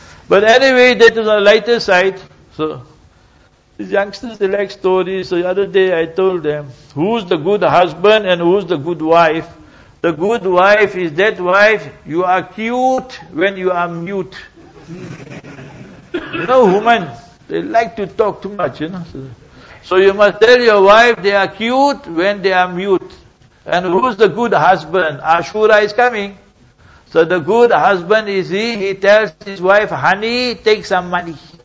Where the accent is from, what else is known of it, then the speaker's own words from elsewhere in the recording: South Africa; I'm born and bred in South Africa.